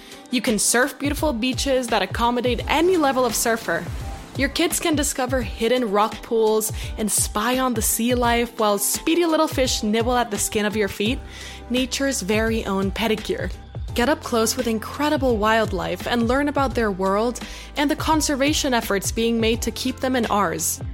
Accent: Costa Rica; Growing up in Costa Rica is a little different to growing up in more developed Western countries. With jungles, mountains, and coastline as our backyard, it was hard not to spend a lot of our time outdoors

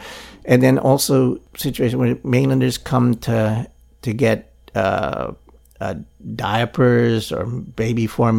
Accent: Philippines; I grew up in Philippines under Marcos, and we could not do any of what the protesters are doing now.

